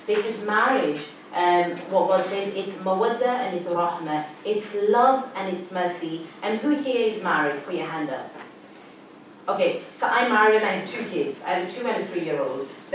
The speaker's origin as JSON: {"language": "English", "country": "Pakistan", "said": "like Pakistan, I'm Pakistani, so I can mention that."}